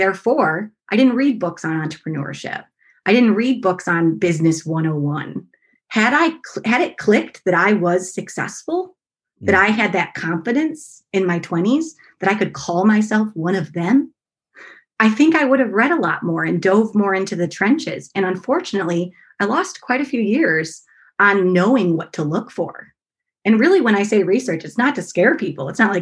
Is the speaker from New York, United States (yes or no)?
yes; Syracuse, New York, United States; now in Rochester, United States; It starts with when I moved to Rochester. I'm from Syracuse originally.